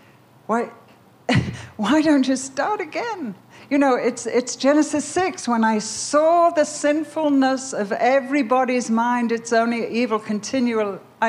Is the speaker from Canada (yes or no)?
no; England, United Kingdom; I can never remember in so-called Christian England growing up in the Second World War ever meeting a believer, a Jesus lover, a glory giver.